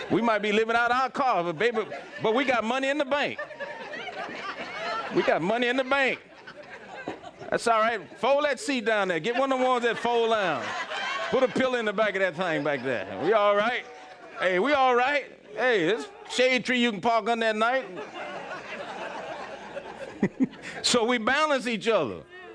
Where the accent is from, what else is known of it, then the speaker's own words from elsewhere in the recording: Philadelphia, Pennsylvania, United States; I grew up in Philadelphia. I like hockey.